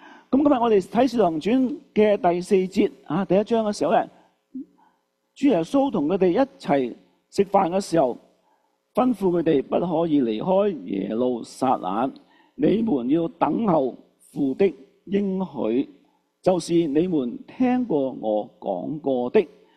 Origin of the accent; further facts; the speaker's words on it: Canada; 咁呢個就適合我哋加拿大人嚟思想嘅一個題目